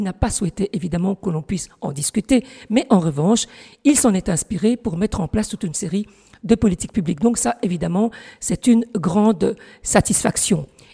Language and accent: French; France; moved away as an adult; also born or lived in Casablanca, Morocco; Je suis née à Casablanca, au Maroc, sur le continent africain. J'ai grandi en France, j'ai effectué toute ma scolarité depuis la maternelle jusqu'à l'université.